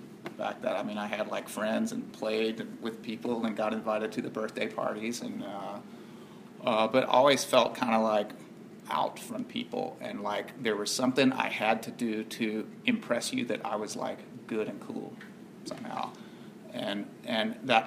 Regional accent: Georgia, United States; born there; I was born here in Georgia to pretty, fairly normal for the early 70s. Kind of Georgia Southern, real traditional parents.

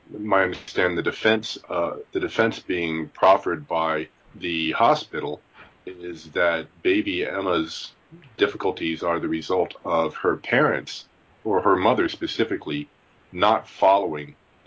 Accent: British Columbia, Canada; and I'm from Vancouver Island

